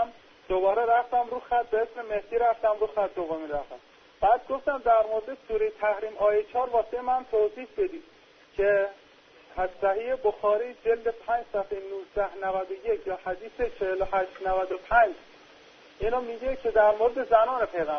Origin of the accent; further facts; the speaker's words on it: Iran; که گفتم از ایرانم